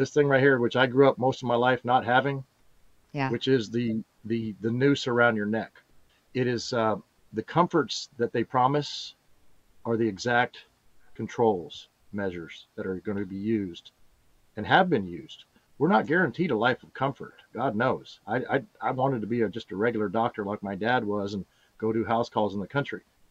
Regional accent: Tornado Alley, United States; Where I grew up in Tornado Alley, if a town got squashed by a tornado, we went over and helped them.

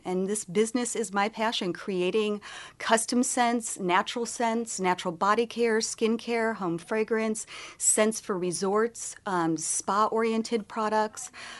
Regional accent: Chicago, Illinois, United States; I grew up in Chicago, Illinois. I'm very happy to not be there today

